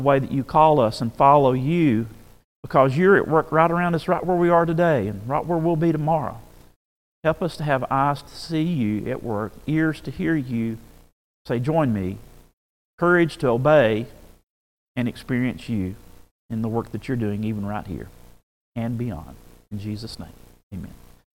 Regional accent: Alabama, United States; born there; I was born in North Alabama, Northwest Alabama. My family heritage is from Tuscaloosa

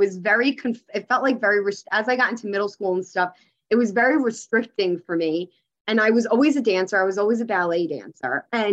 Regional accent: Queens, New York, United States; But I'm originally from Queens. So yeah. I'm originally from the city. And I was born and raised there and grew up there my whole life.

